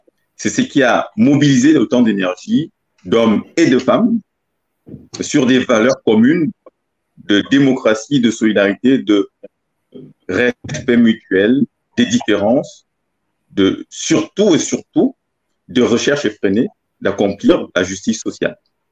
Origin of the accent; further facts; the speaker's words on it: Oyem, Woleu-Ntem, Gabon; Je suis né à Ouyem, grandi jusqu'à mes 11 ans au village. J'ai réalisé tout ce que peut faire un villageois, chasse, pêche, piège, plantation. Mon père est à Oussa, ma mère est gabonaise, ma grand-mère était du Cameroun